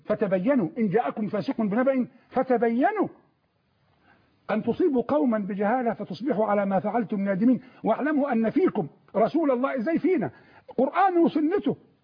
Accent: Egypt; دارنا مصر، دارنا كفلاح انا ابن الريف.

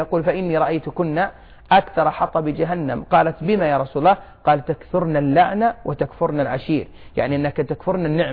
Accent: Saudi Arabia; كما يوجد عندنا في السعودية

